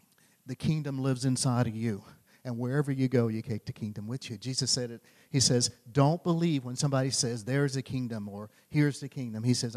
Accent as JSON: {"language": "English", "region": "Louisiana", "country": "United States", "said": "I mean, I tell you, I'm from Louisiana. I'm very simple-minded."}